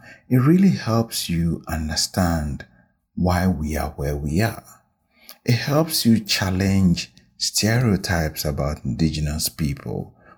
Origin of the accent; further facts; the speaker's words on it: Ghana; also born or lived in United Kingdom; now in Canada; I am originally from Ghana, but we moved to Canada from the UK, having spent a little over a decade there.